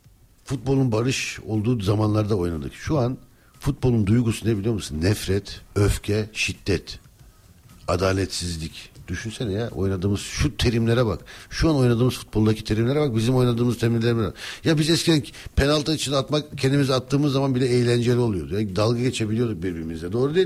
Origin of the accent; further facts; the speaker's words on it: Adana, Turkey; Kardeşim ben Adanalıyım, sen de Adanalısın.